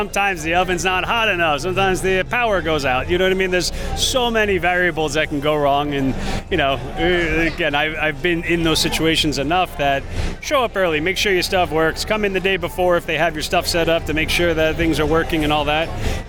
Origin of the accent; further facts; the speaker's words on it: East Coast, United States; we're both from the East Coast.